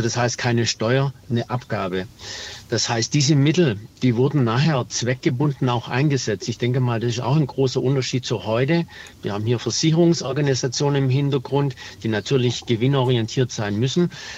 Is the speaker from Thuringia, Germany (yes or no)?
no; Baden-Württemberg, Germany; Also wie man vielleicht auch hört, ich komme aus Baden-Württemberg.